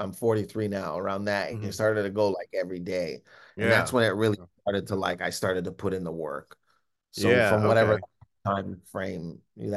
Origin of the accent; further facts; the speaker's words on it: Windsor, Ontario, Canada; I went to a college called St. Clair College in my hometown, Windsor, Canada.